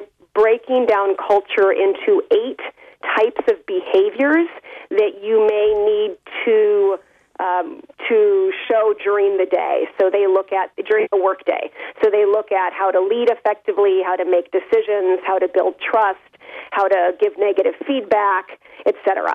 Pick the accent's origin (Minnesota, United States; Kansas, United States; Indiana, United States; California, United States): Minnesota, United States; now in France; so I'm from Minnesota, and I've lived in France now 15 years, but I'm still, I'd say, deeply American in my roots.